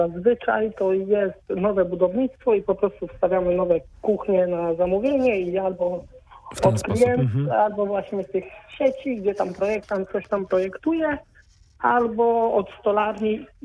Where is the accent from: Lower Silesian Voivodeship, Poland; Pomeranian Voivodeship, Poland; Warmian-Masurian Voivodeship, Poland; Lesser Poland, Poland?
Pomeranian Voivodeship, Poland; Ja jestem z Pomorza i u nas były meble koszalińskie, tak się mówiło